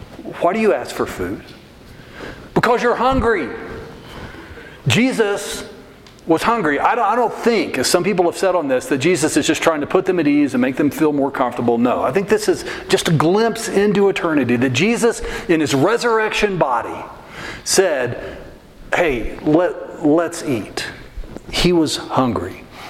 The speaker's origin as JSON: {"language": "English", "region": "Texas", "country": "United States", "tie": "born or raised there", "said": "Said, you know, sometimes growing up in Texas"}